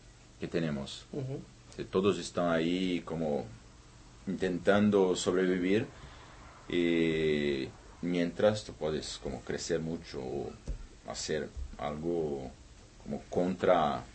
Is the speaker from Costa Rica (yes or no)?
no; Brazil; Spanish is a second language; now in Spain; Soy arquitecto, soy de Brasil